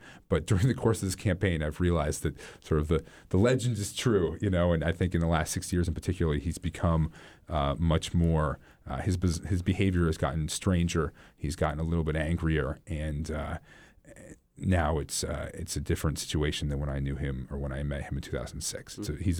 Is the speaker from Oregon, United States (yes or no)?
no; Cordova, Alaska, United States; It feels similar in a lot of ways to where I grew up in Cordova.